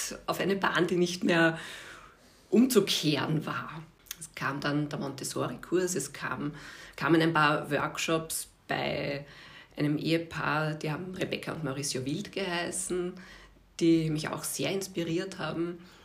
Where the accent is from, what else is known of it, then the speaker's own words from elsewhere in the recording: Vienna, Austria; Ich bin eigentlich aus Wien, Favoriten, Reimannplatz, meine Kindheit, habe dort meine Schulzeit erlebt